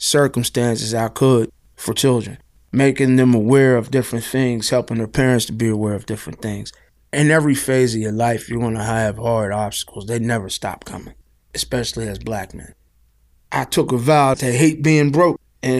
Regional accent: East Liberty, Pennsylvania, United States; I grew up in Omega Park, which is in East Liberty.

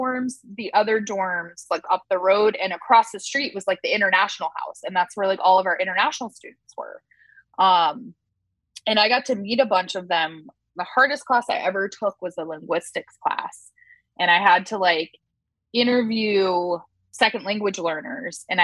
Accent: Mission Viejo, California, United States; I mean, you guys, I grew up in Mission Viejo. It's like so whitewashed and ridiculous.

